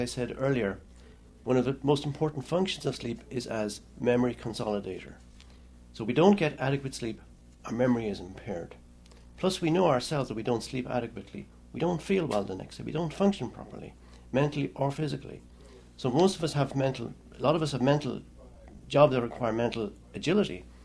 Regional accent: Ireland; I'm originally Irish, as you can gather from the way I talk.

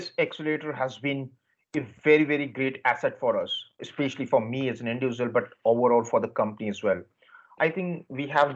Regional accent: India; English is a second language; now in United States; I born and grew up in India. You know, I'm an Indian guy. And I grew up between the farms, like, you know, the family farms back in India. So I'm a third generation farmer.

